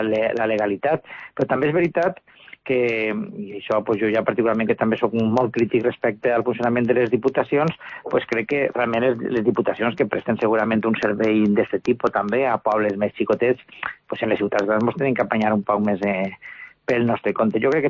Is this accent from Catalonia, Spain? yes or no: no; Vinaròs, Valencian Community, Spain; no podria ser el mateix si no sapiguérem que som veïns d'Alcanar, veïns d'Ulldecona, veïns de la Sénia